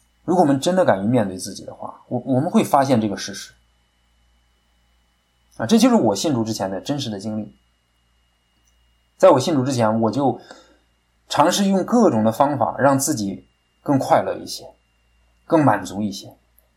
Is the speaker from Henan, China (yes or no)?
yes; Kaifeng, Henan, China; 我是在我们老家在河南河南开封我老家在河南开封一个开封县下面一个很普通的一个小村庄